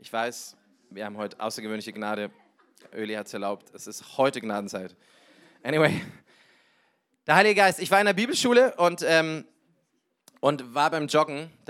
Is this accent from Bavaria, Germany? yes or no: yes; Neumarkt, Bavaria, Germany; Wie gesagt, ich komme aus Neumarkt, war viele Jahre weg und bin jetzt wieder dankbar, da zu sein